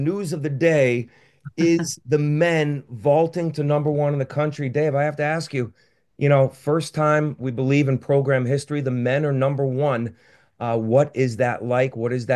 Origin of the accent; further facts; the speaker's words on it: Hartford, Connecticut, United States; My hometown of Hartford, Connecticut.